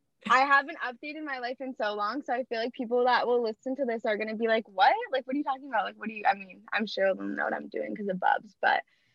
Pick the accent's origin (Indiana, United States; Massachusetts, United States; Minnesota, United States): Massachusetts, United States; I'm from the Cape. I'm 22.